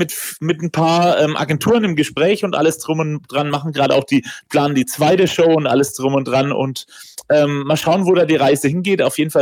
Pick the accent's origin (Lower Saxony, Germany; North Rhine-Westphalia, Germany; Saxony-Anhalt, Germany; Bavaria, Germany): Bavaria, Germany; ich bin Franke